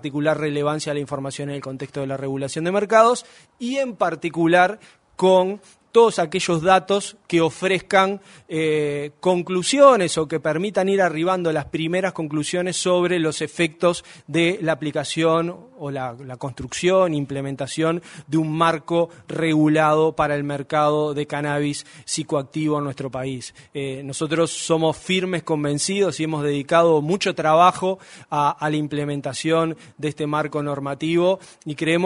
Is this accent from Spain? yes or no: no; Uruguay; como somos valorados los uruguayos